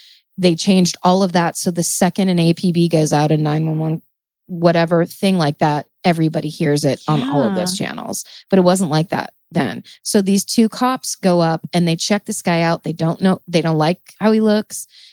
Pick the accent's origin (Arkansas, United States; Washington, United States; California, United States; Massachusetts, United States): California, United States; Petaluma; so Winona Ryder is from my hometown.